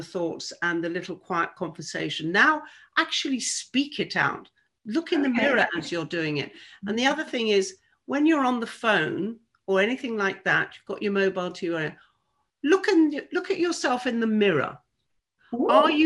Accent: South East England, United Kingdom; A, I'm a Southern girl. I come from Sussex.

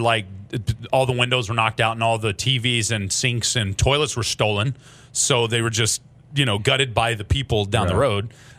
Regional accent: Oklahoma City, Oklahoma, United States; There was a hotel similar to that, you know, where I grew up in Oklahoma City.

